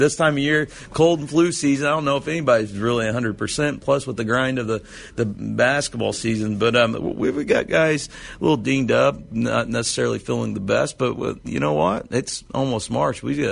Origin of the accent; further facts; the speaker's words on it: Martinsville, United States; I'm from Martinsville. It's kind of special for me to have the opportunity to come play against my alma mater.